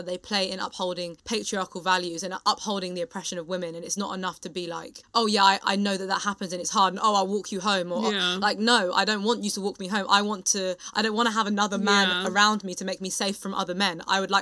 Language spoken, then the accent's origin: English; United Kingdom; I think it's funny being British